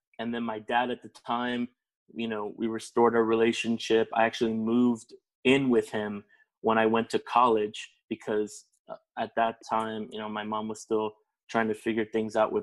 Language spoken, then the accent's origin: English; South Miami, Florida, United States; the reason that I talked about how it was growing up in South Miami, Florida, is because here it was everything different.